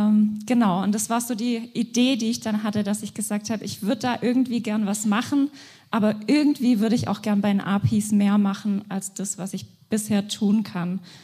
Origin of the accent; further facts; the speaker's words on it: Freudenstadt, Baden-Württemberg, Germany; bin in Freudenstadt geboren und aufgewachsen, war dann ein Jahr auf den Philippinen zum FSJ und habe dann in Ludwigsburg Soziale Arbeit studiert. Dann war ich wieder zurück in Freudenstadt